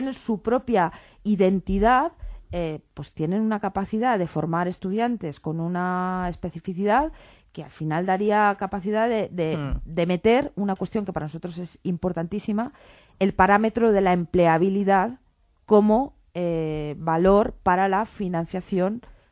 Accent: Valencian Community, Spain; Yo soy valenciana y así ha sido durante mucho tiempo, pero sigue siendo así también.

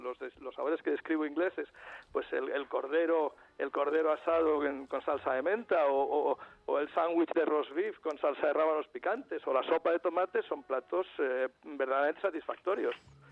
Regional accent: Madrid, Community of Madrid, Spain; luego llegué a Madrid para comenzar los estudios de primero de Educación General Básica. Después crecí en Madrid, estudié y pues más o menos tuve posibilidades de viajar.

